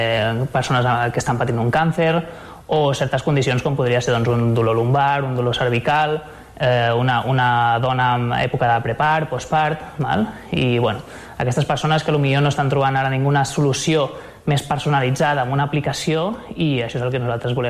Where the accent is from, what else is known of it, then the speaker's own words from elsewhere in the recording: Barcelona, Catalonia, Spain; now in Sant Cugat, Spain; Jo tinc 30 anys ara mateix, vaig néixer a Barcelona, però ja quan vaig anar a l'ESO, o sigui als 12 anys, vaig començar a viure aquí a Sant Cugat